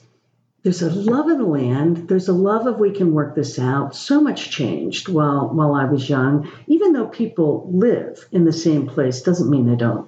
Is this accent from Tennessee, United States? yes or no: no; Pennsylvania, United States; I didn't grow up here, but yeah. I grew up in Mercer County, which is just so similar.